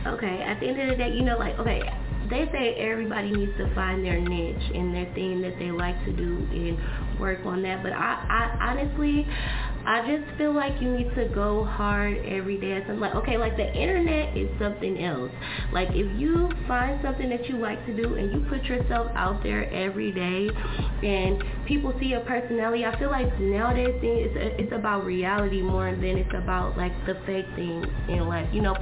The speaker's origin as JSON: {"language": "English", "town": "Berkeley", "region": "California", "country": "United States", "said": "yes, and I come from Berkeley, California"}